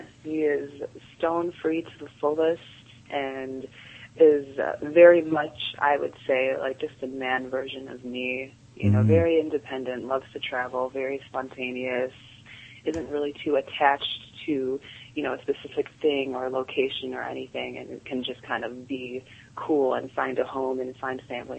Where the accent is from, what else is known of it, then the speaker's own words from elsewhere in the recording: Zambia; now in United States; like I'm from Zambia, but I've just been in the States forever.